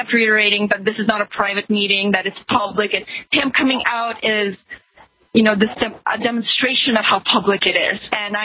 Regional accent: Toronto, Ontario, Canada; And I'm from Toronto

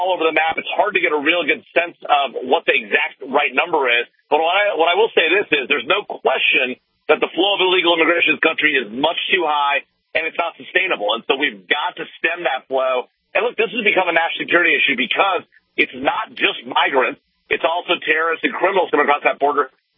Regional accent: United States; I'm an American. I want our president to be successful.

